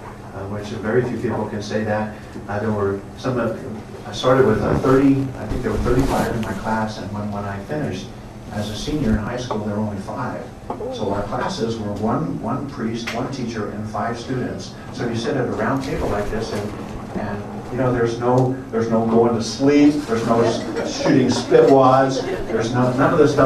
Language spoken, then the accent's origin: English; Coleridge, Kansas, United States; The first day of my life was growing up in Coleridge, Kansas. My family, my brother Greg. Greg is the oldest. We grew up on a farm. We grew up on a pig farm, a mile west and a mile north of here.